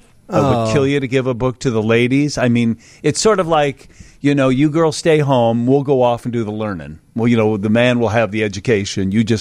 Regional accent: United States; I can't not. I'm an American, and I'm a 20 percenter.

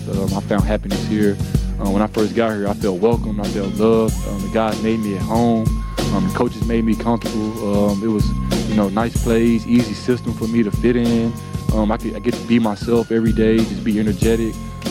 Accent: Little Rock, Arkansas, United States; now in Milwaukee, United States; I'm from Little Rock, Arkansas. The population of my town isn't that big. It's a blessing to be in this position to inspire kids from where I'm from to one day be me.

